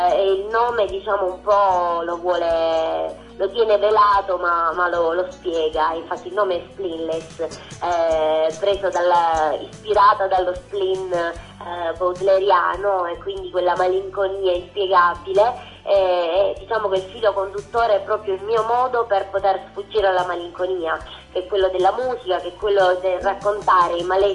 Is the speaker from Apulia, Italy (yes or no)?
yes; Apulia, Italy; accent: Salentine; Io amo la mia terra, infatti mi definisco sempre una salentina doc, al di là del mio accento che credo si noti.